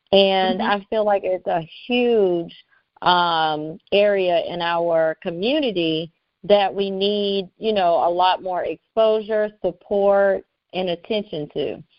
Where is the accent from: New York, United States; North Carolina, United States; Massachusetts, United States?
North Carolina, United States; Raleigh; So, yeah, I'm actually from Raleigh. It's actually very unique right now. It's very rare to even be a Raleigh native.